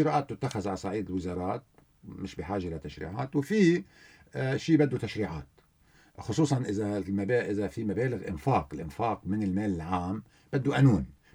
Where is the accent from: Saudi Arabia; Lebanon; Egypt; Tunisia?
Lebanon